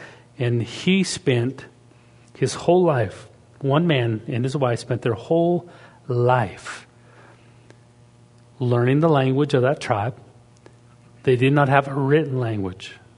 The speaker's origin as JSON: {"language": "English", "country": "Canada", "said": "I'm from the Canadian tribe. We don't do that."}